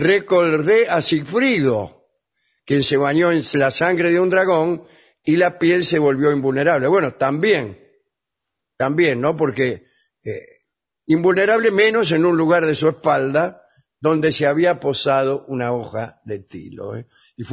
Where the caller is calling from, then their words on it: Lomas del Mirador, Buenos Aires Province, Argentina; de Lomas del Mirador.